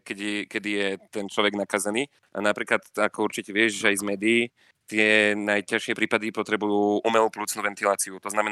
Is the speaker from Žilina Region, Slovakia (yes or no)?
yes; Žilina Region, Slovakia; proste ako u nás na Orave, však babky na dedine